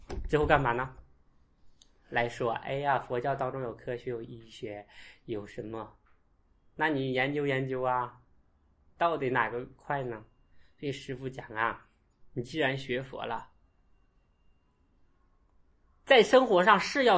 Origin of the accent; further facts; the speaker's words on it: China; 像我们中国人那不能随便什么样的啦，叫人家的什么啦，人家的姓啦